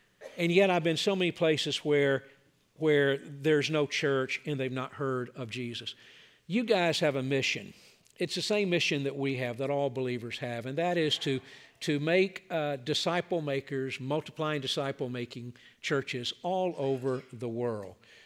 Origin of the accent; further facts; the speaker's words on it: Atlanta, Georgia, United States; Now, I grew up in Atlanta, and that's the headquarters, the birthplace of Coke.